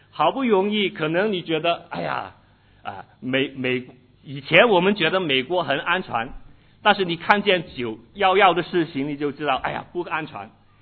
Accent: Hong Kong; moved away; 我之前是从香港来的，香港97之前呢，我们就常常听到50年不变

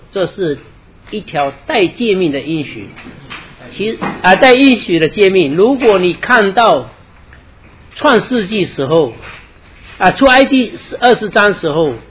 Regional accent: China; 但是这是我们中国人的传统。我们作为一个基督徒

